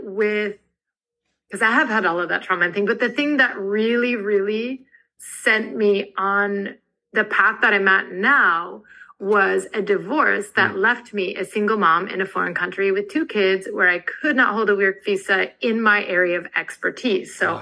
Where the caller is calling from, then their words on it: Porto, Norte, Portugal; I'm in Porto, Portugal.